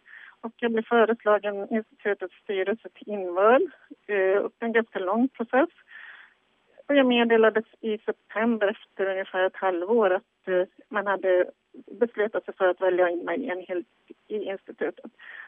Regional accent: Dalarna County, Sweden; Jag kommer från Dalarna.

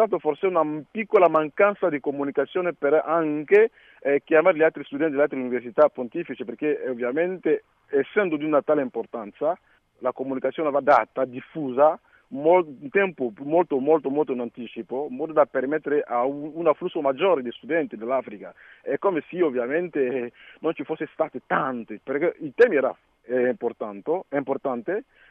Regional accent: Côte d’Ivoire; Italian is a second language; sono della Costa d'Avorio

